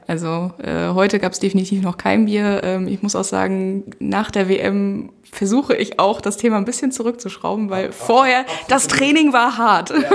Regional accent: Mecklenburg-Vorpommern, Germany

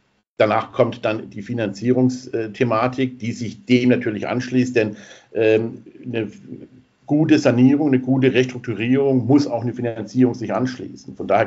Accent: Switzerland; wenn ich als Schweizer in Deutschland investieren möchte.

